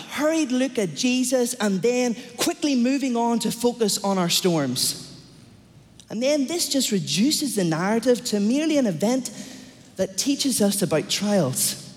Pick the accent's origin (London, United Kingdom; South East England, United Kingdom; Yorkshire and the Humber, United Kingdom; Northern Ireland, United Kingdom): Northern Ireland, United Kingdom; Now, my hometown in Northern Ireland is very close to the coast